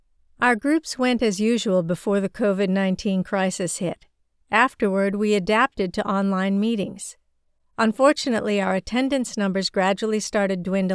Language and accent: English; China; first language Chinese; English is a second language; now in United States; I am an immigrant from China. Like many other immigrant Christians, we speak in our native language when we hold Christian services or gather together. It is more comfortable for us to communicate in Chinese.